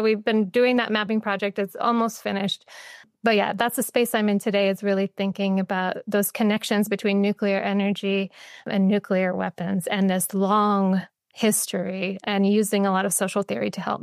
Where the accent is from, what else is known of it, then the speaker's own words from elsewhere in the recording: Hawaii, United States; I actually grew up in Hawaii, so I'm a settler from Hawaii. So I've lived in the Pacific all my life.